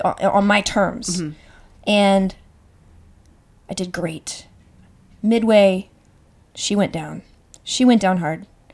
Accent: the South, United States; now in New York, United States; I grew up in the South. Mm-hmm. There were not a lot of snows, and I now live in the Northeast. I live in New York

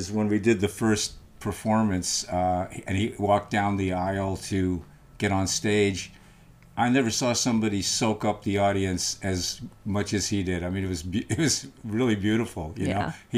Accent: Alberta, Canada; I came from Northern Alberta.

